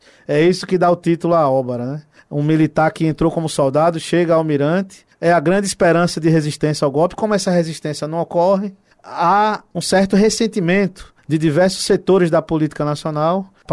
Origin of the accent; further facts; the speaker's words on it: Itabaiana, Sergipe, Brazil; moved away as an adult; Saí de Itabaiana com 18 anos para ser marinheiro.